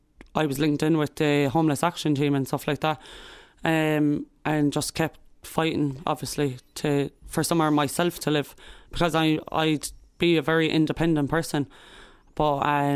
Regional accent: Limerick, Munster, Ireland; we're from Limerick

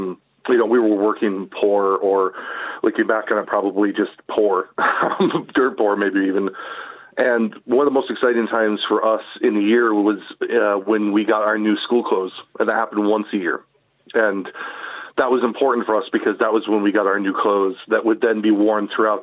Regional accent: United States; moved away as an adult; now in Ireland; because I'm American. But even I have three kids. I've lived here for 15 years.

